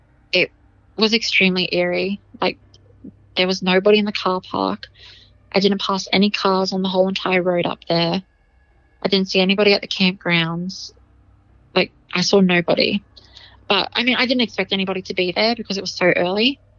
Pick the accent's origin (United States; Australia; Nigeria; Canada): Australia; Blackwater, Queensland; like I grew up in Blackwater in central Queensland.